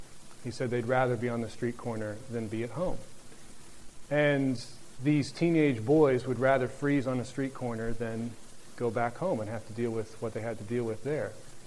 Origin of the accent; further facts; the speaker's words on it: Pennsylvania, United States; I'll never forget, I grew up in Pennsylvania, and so in the United States, and so in the winter, it would often regularly be below freezing when I went to school in the wintertime.